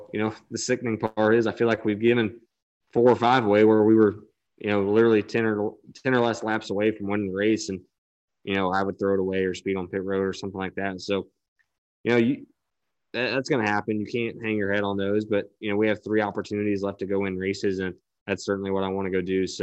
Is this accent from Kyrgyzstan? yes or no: no; Indiana, United States; You know, when I go back home in Indiana to my hometown, my bedroom still has Tony Stewart stuff everywhere.